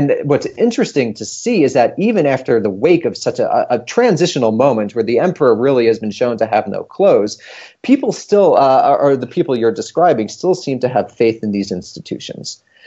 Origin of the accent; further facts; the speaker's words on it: New York, United States; I'm from New York, I love New York, but it's really an ecosystem unto itself